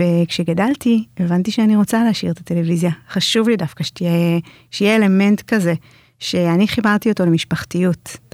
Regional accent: Jerusalem, Jerusalem District, Israel; לפני שהתקבלתי לתיכון, לפני המיונים לתיכונים בירושלים

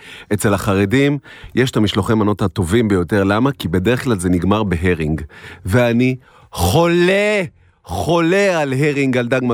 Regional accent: Bnei Brak, Tel Aviv District, Israel; כילד בני ברקי, בני ברק נכנסת לאטרף.

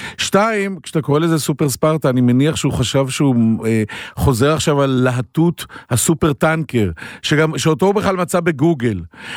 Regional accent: Holon, Tel Aviv District, Israel; אני מחולון, גר בדירה סחורה, לא אליטה, לא.

